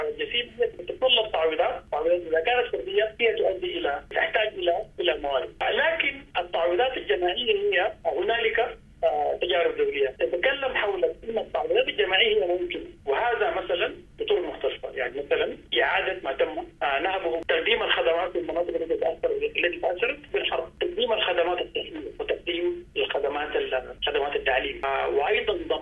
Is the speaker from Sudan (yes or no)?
yes; Sudan; نحن كسودانيين مستعدين ونضمن أن العدالة الانتقالية سوف تؤدي إلى منع ما يمكن أن يحدث مستقبلا من انتهاكات